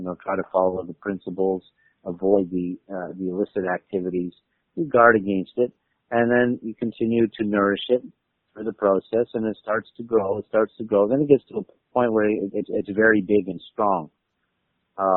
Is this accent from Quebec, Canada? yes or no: yes; Montreal, Quebec, Canada; You know, I grew up on the East Coast, and well, not the East Coast, but Montreal